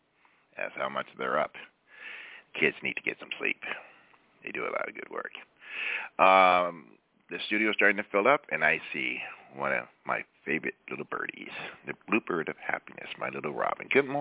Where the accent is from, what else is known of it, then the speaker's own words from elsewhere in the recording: Philadelphia, Pennsylvania, United States; born there; I was born in South Philly. I'm not a country man, but I do what I can.